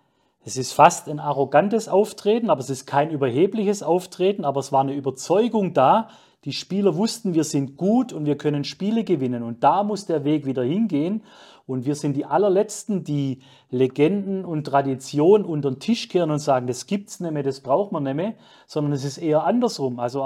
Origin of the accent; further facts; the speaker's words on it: Baden-Württemberg, Germany; ich komme aus dem Schwabenland, da ist man demütig, bodenständig, realistisch.